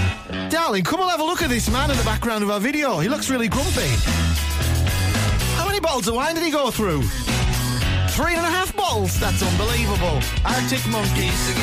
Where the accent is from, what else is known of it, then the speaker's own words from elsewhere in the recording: Ireland; And, like, the Germans get a bad rap, but it was like... Because I'm Irish.